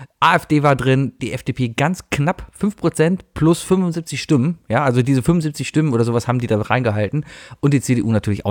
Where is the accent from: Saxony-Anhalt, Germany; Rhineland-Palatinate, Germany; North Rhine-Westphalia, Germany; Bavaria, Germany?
North Rhine-Westphalia, Germany; Cologne; Als Kölner weiß man böse Geschichte da unten